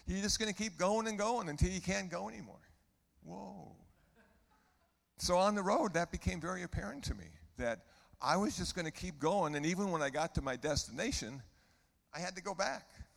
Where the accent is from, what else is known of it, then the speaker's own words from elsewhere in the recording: Iowa City, Iowa, United States; born there; because, you know, I was born in Iowa City, Iowa, and rarely do I ever go to Iowa.